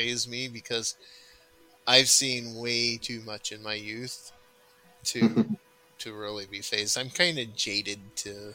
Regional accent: California, United States; now in Wisconsin, United States; Yeah, I come from Cali. I was born and raised out there and moved here in 93 to Wisconsin.

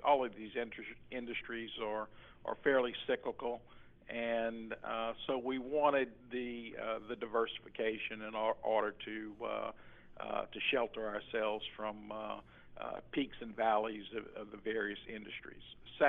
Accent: Louisiana, United States; Born and raised in Louisiana, graduate from Louisiana State University in Baton Rouge.

